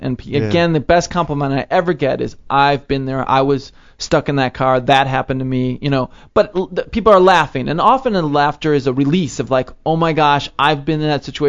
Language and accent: English; Chicago, Illinois, United States; So I'm from Chicago, and I knew I had a little base there.